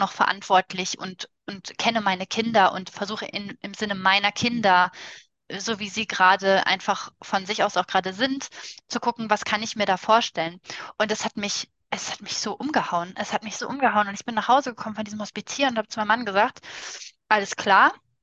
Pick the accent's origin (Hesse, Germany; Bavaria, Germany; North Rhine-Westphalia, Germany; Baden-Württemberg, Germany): North Rhine-Westphalia, Germany; Genau, wir kommen aus NRW.